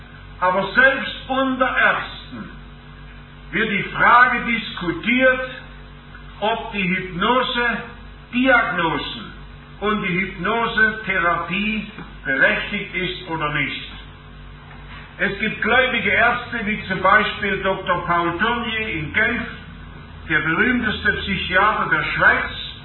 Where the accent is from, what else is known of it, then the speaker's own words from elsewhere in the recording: Germany; Bei uns in Deutschland, in Schleswig-Holstein, in der Lüneburger Heide oder im Fichtelgebirge, im Bayerischen Wald, bei uns im Süden, im Schwarzwald, überall findet man das.